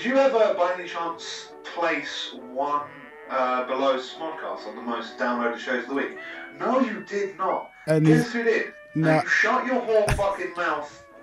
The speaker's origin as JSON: {"language": "English", "region": "England", "country": "United Kingdom", "said": "We get the day off because we're proud English people."}